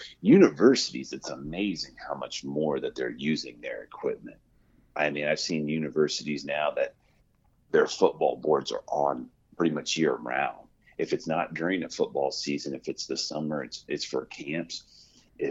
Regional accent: Ohio, United States; Well, I grew up in the Midwest, Ohio, cheering for the Bengals and the Reds.

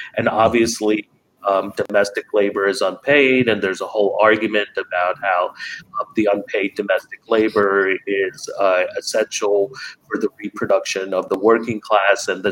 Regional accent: Maryland, United States; I grew up outside of Baltimore, and I saw this development happening in the 70s and 80s.

